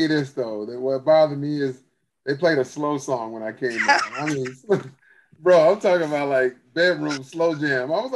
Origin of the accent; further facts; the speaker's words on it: Tulsa, Oklahoma, United States; I remember all those fights other than the first one, all those were in Tulsa. So I was the hometown, and this is my first time really traveling as a fighter for real.